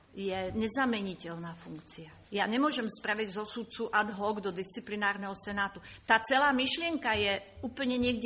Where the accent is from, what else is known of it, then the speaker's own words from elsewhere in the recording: Bratislava, Bratislava Region, Slovakia; Ja som Bratislavčan, ako to priznávam